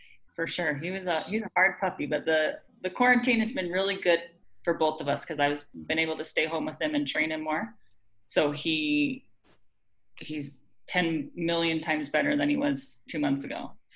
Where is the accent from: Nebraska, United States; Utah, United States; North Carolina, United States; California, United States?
Utah, United States; Cottonwood Heights; I was raised in Cottonwood Heights, Utah.